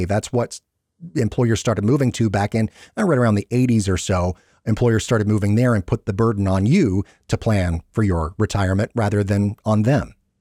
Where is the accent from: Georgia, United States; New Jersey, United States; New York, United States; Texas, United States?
Georgia, United States; Atlanta; based here in my hometown of Atlanta